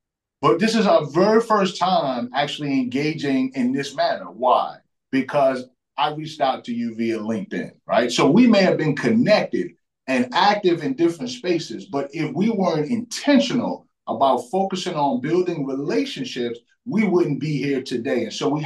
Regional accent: Bronx, New York, United States; I'm originally from the Bronx, New York, right? Grew up in a single parent home.

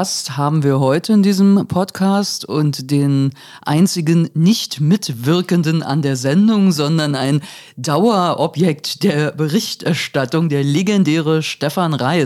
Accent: Berlin, Germany; Ja, ich kann nur als Berlinerin auch sagen

